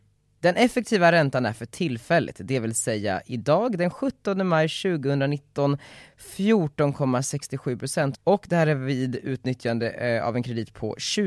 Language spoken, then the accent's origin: Swedish; New York, United States; now in Sweden; jag är uppvuxen i New York.